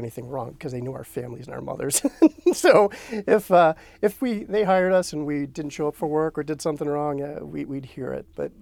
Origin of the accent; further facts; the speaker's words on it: Natick, Massachusetts, United States; Growing up in Natick, I think it was a foundation of who I became.